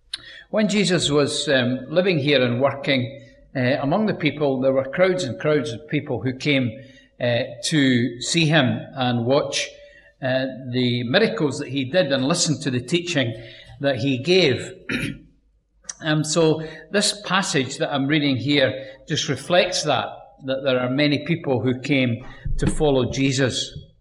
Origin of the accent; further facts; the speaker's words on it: Forth, Scotland, United Kingdom; I come from Forth originally, which is away through in Lanarkshire, and there's sheep everywhere.